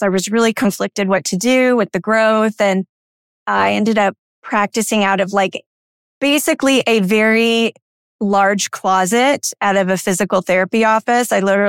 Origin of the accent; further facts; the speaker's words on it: Canada; now in Flower Mound, United States; I'm from Canada, so I was like completely different time zone than my family.